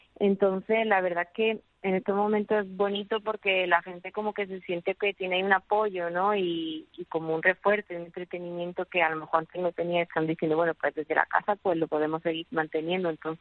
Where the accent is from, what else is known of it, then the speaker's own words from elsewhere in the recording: Spain; now in Costa Rica; Yo soy española, pero tengo residencia ya en Costa Rica, legalmente.